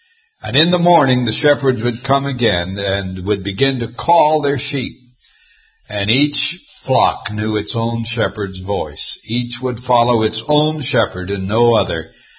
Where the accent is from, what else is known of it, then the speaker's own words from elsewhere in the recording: Montana, United States; I grew up in Montana, where there's lots of sheep.